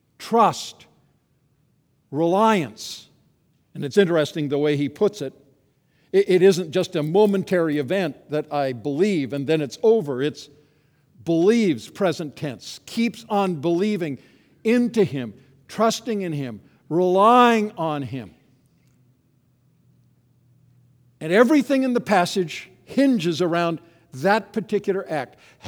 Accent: Canada; Now, as a Canadian, all kinds of people didn't believe, came across the border.

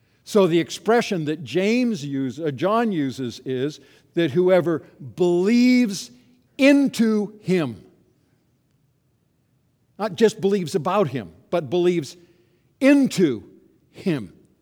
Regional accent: Canada; Now, as a Canadian, all kinds of people didn't believe, came across the border.

